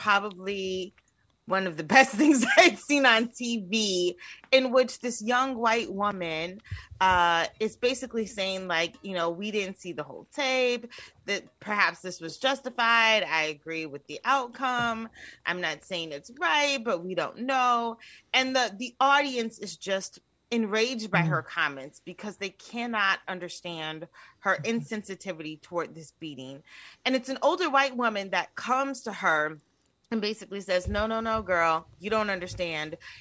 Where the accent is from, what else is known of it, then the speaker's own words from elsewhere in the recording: Chicago, Illinois, United States; I grew up in the Chicago area. And so in Chicago, you know, Oprah is like the mayor.